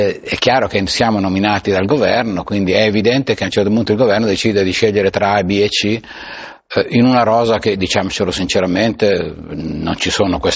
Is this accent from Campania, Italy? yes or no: no; Arona, Piedmont, Italy; io sono nato ad Arona